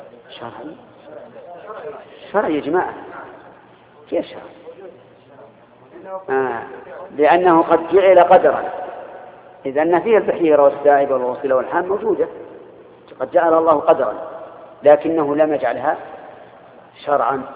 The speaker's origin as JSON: {"language": "Arabic", "region": "Al-Qassim", "country": "Saudi Arabia", "said": "ومن الحبة السوداء وتعرف عندنا في القصيم بالسميرة"}